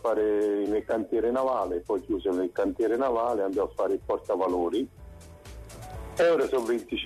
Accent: Portici, Campania, Italy; moved away as an adult; now in Livorno, Italy; No, io sono di Portici.

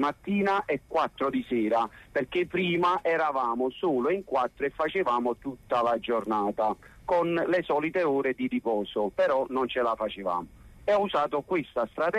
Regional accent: Naples, Campania, Italy; noi che siamo napoletani come loro

